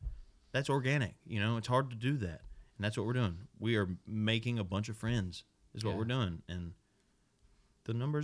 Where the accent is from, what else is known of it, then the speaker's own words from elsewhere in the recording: Arkansas, United States; I'm from Arkansas. Like, you can't hide that.